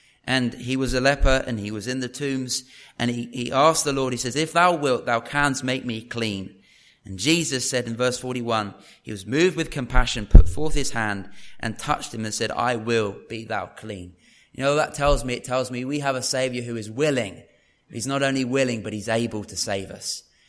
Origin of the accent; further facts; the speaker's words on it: Worthing, South East England, United Kingdom; my hometown of Worthing.